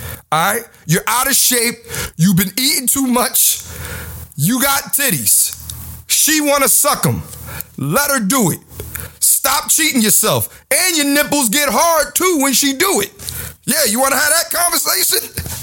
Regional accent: Philadelphia, Pennsylvania, United States; I'm born June 20th, 1987. I'm from Philly

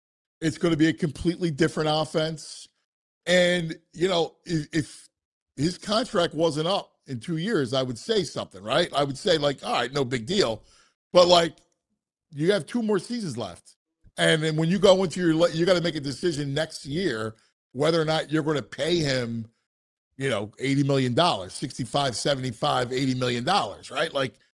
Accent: Philadelphia, Pennsylvania, United States; And listen, I'm from Philadelphia, so I hate the Cowboys, right?

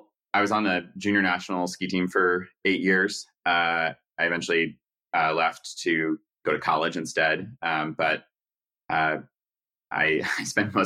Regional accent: New York City, New York, United States; I guess I'm a stereotype of a New Yorker in that my parents are also from New York. We are Jewish.

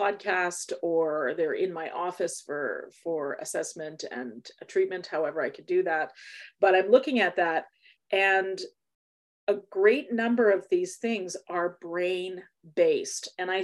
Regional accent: Canada; not just because we're Canadian

